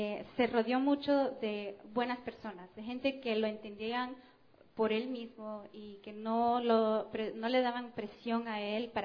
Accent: United States; born there; Nací en Estados Unidos, pero mis padres son salvadoreños. Venimos aquí en el 87, tenía yo apenas 3 años, ya me di mi edad, pero crecí, tuve la bendición de haber crecido aquí

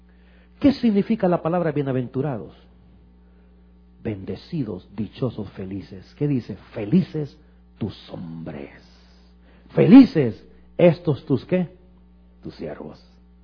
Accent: El Salvador; Mira, yo entré a trabajar a un banco en mi país, en El Salvador.

